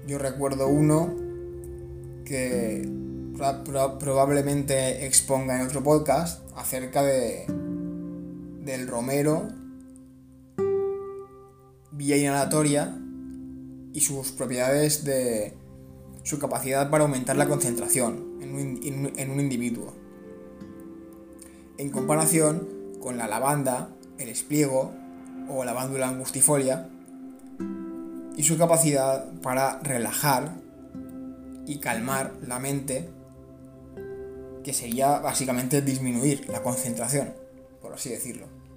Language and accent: Spanish; Valencia, Valencian Community, Spain; muy típica y reconocida totalmente en mi tierra, Valencia.